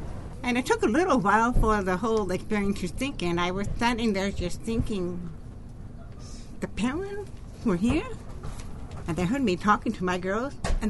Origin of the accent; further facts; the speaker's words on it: Warrenton, United States; Yeah, I grew up in Warrenton. Yeah, and my family had been in this area for quite a long time. I went to Warrenton Elementary School, the junior high. Warrenton High School.